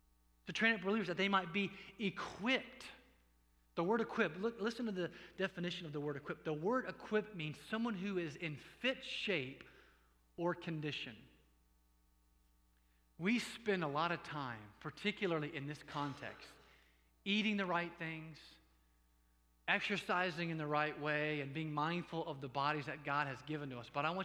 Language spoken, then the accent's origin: English; Indiana, United States; My bride and I came from Indiana. We've been here for a little over a year and a half.